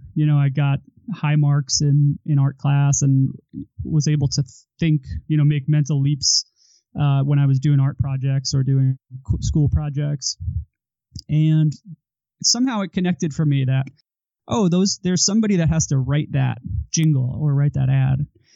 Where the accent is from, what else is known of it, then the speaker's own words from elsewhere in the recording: Franklin Square, New York, United States; I am a Long Island boy. I grew up in Franklin Square, New York is the name of the town. I went to a really small school.